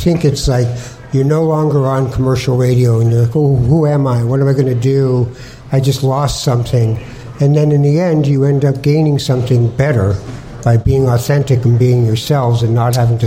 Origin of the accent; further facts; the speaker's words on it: Canada; It's got funny colors and we're Canadian people.